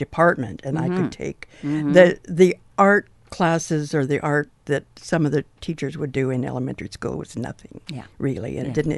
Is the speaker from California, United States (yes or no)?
yes; California, United States; And I grew up in the Redwoods in Northern California. We camped and picnicked outside under those Redwoods for years.